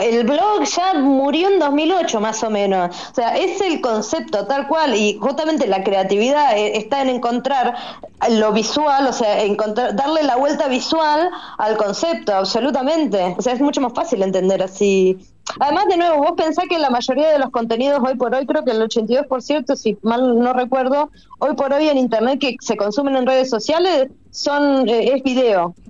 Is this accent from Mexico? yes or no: no; La Pampa, Argentina; Porque yo soy de La Pampa, ojo.